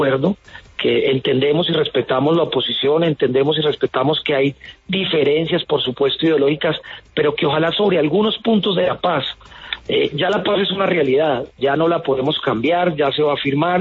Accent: Colombia; no solamente hacia las FARC, sino entre nosotros mismos como colombianos

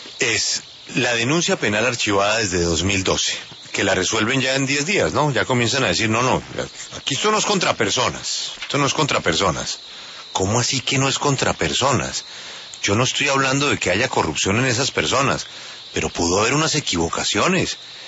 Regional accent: Colombia; somos todos los colombianos.

